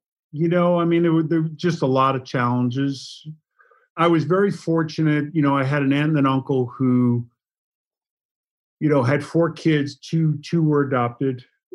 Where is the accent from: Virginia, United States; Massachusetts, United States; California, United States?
Massachusetts, United States; Boston; if you wanted to remove any doubt that I was from Boston, I called it Sepulveda.